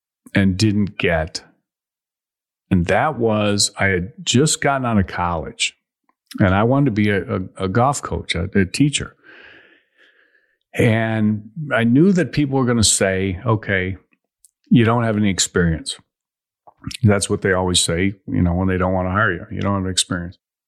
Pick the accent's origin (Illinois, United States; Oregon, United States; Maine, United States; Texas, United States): Illinois, United States; Chicago; No, I do. I grew up in Chicago.